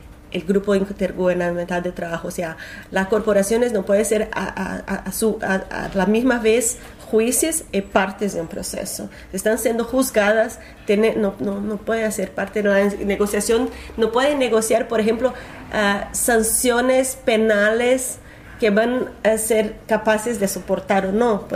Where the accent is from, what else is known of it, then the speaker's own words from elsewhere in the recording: Brazil; Spanish is a second language; y digo eso porque soy brasileña